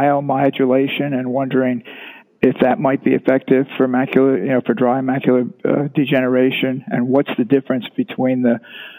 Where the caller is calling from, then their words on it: Florida, United States; from Florida.